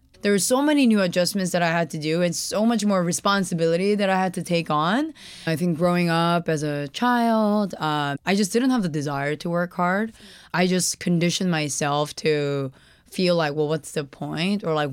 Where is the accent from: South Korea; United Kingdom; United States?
South Korea; I'm also from Korea. I was born there. You know, I grew up in this practice as well, having Buddhism as a center of my life always.